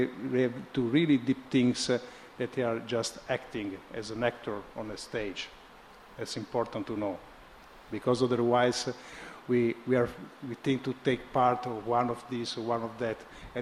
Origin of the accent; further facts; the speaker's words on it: Italy; English is a second language; I come from Italy, and of course the situation there is quite different than in India.